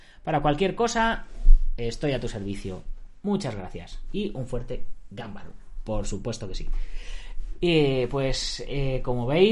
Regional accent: Barcelona, Catalonia, Spain; born there; now in Lleida, Spain; Pues nací en Barcelona, he vivido los últimos 14 años en Lleida

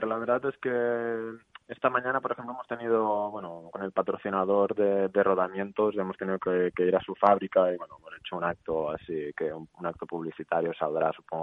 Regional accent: Lloret de Mar, Catalonia, Spain; moved away as an adult; vamos a Lloret, que es mi pueblo, que es donde me formé

